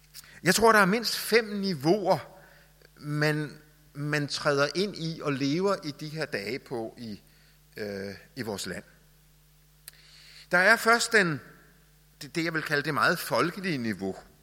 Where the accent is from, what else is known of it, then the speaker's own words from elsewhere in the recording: Rødovre, Capital Region of Denmark, Denmark; Jeg er vokset op i Rødovre, som ikke ligger så langt herfra